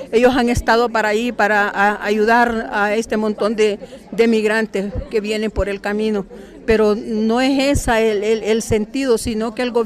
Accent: Puerto Cortés, Cortés, Honduras; vengo de Puerto Cortés, Honduras.

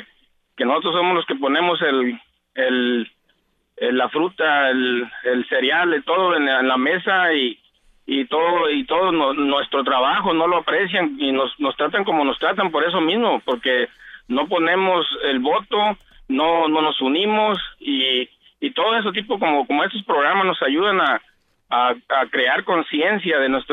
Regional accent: Mexico; Yo soy de México

